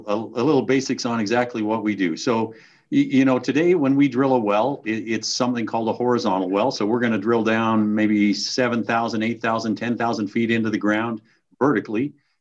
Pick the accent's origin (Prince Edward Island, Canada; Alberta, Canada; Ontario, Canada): Alberta, Canada; You know, I grew up in Alberta in a crazy time and thought that was too volatile an industry for me.